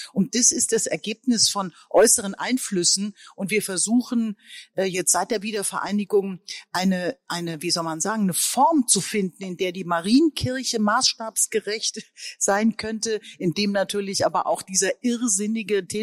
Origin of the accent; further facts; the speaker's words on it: Rhineland-Palatinate, Germany; ich bin jetzt aus der Pfalz